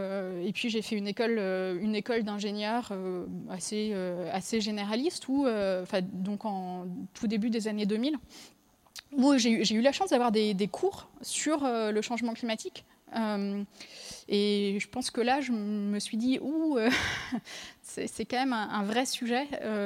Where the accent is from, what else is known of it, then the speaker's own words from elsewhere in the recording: Saint-Brieuc, Brittany, France; Moi, je suis originaire de Saint-Brieuc.